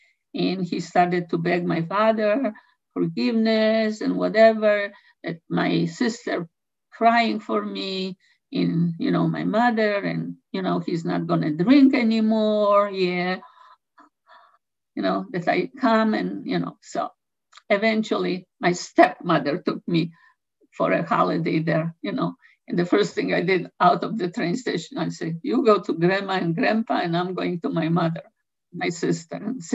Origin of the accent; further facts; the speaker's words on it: Poland; English is a second language; now in Israel; "No, I'm from Poland."